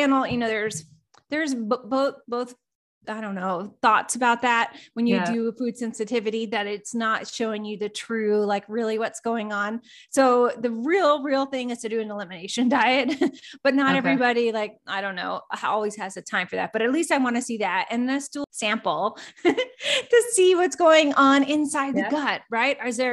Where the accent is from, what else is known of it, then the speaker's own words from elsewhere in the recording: Florida, United States; born there; I'm a sun baby. I was born in Florida. I'm like, I need the sun.